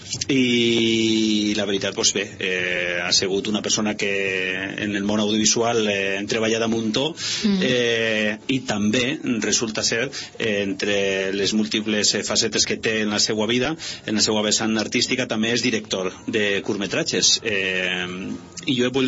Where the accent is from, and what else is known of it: Vila-real, Valencian Community, Spain; born or raised there